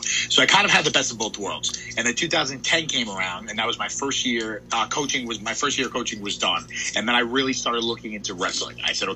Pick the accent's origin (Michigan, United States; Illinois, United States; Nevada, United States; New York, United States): New York, United States; You know, I come from New York.